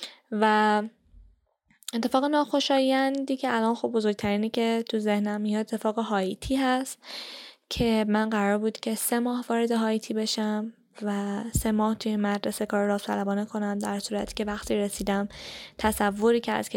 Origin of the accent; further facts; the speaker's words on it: Iran; رئیس سفارت بعد اینکه متوجه شد من ایرانیم به من دست داد